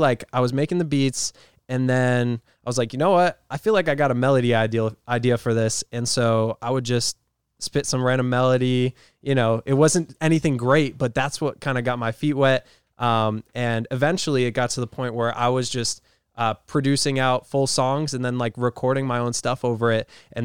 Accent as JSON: {"language": "English", "region": "Rhode Island", "country": "United States", "said": "I'm from Rhode Island. So I just, East Coast, like I love being with my family"}